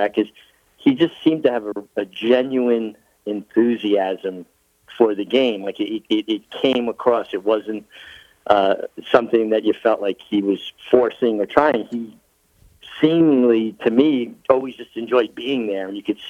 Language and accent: English; Brooklyn, New York, United States; Because, like, growing up in Brooklyn, you know, you always had your favorite sports casters and different people.